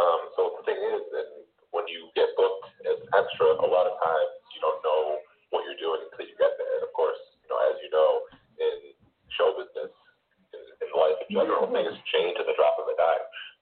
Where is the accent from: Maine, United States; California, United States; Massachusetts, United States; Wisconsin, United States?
Massachusetts, United States; now in Florida, United States; but I'm from Massachusetts, so a lot of times I would travel home to see family